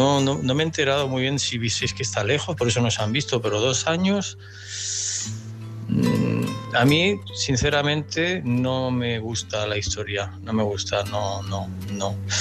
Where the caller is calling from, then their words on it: Andorra; de Andorra, un saludo a todos.